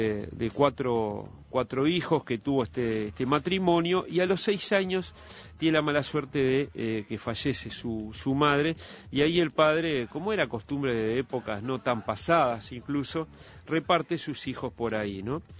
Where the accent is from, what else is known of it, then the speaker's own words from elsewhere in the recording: Montevideo, Uruguay; como todo montevideano, uruguayo